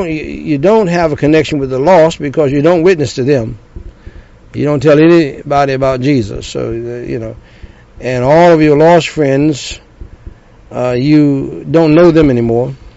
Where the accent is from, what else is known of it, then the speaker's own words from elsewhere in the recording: North Carolina, United States; she is from my home state of North Carolina, Tryon, North Carolina, and the city I'm from has the Tryon Palace.